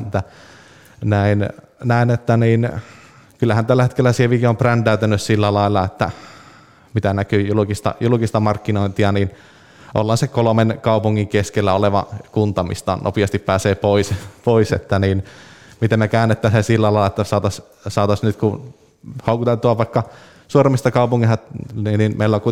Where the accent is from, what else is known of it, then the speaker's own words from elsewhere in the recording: Ylivieska, North Ostrobothnia, Finland; Joo, Ylivieskastahan mä oon kotoisin, ja en kauas ole muuttanut